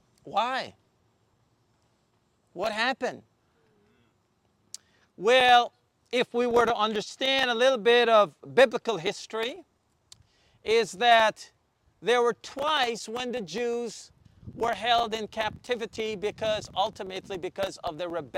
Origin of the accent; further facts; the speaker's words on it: Canada; I said, "I came from Canada. I am going to play golf."